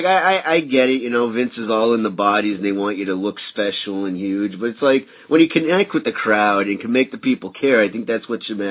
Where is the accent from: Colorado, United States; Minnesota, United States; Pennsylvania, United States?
Pennsylvania, United States; Because, like, we're from Pennsylvania, so we're, like, in the same boat as you.